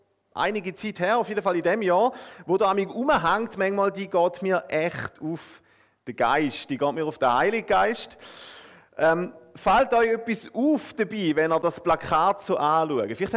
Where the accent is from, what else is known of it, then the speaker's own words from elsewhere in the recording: Eastern Switzerland, Switzerland; born there; Und ihr hört, ich bin gebürtiger Ostschweizer. Ich rede nicht Zürichdeutsch.